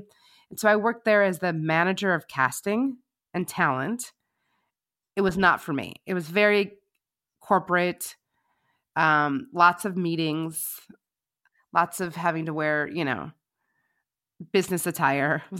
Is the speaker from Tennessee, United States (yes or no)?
no; Chicago, Illinois, United States; now in Los Angeles, United States; So when I'm born and raised in Chicago, did a lot of theater when I was a kid, like so many of us.